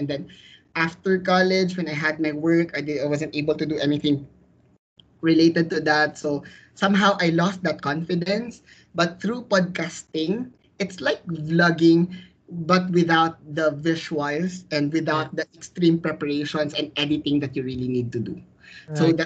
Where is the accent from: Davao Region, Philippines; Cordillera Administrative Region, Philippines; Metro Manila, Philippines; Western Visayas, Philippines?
Western Visayas, Philippines; Talisay City; And I'm from Talisay City, Negros Occidental.